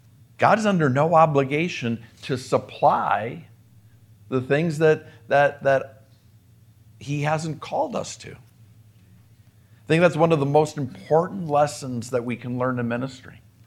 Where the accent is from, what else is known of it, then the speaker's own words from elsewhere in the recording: Minnesota, United States; the table was set for us in Minneapolis, my hometown, or next door to my hometown.